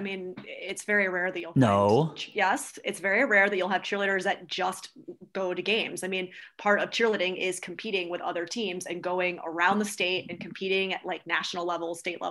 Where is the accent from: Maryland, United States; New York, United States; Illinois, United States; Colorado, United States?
New York, United States; I'm from New York, where it's super high fashion.